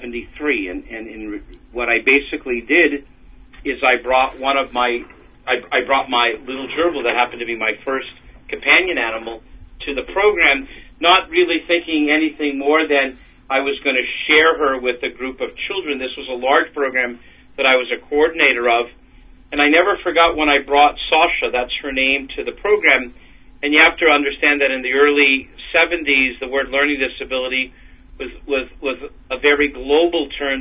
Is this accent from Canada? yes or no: yes; Canada; I was afraid of dogs as a little boy growing up in Canada.